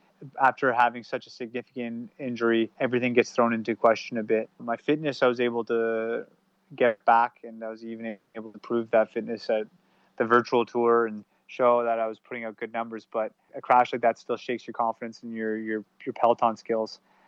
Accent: Canada; because I'm not from Europe. I'm from Canada. I don't know the roads as well as a lot of guys who have raced in Europe since they were kids.

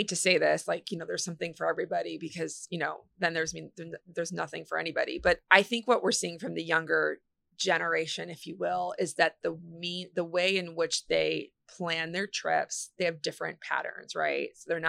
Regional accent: Chicago, Illinois, United States; And I think as a Chicagoan, you have to think about how you navigate the city in your day to day, right?

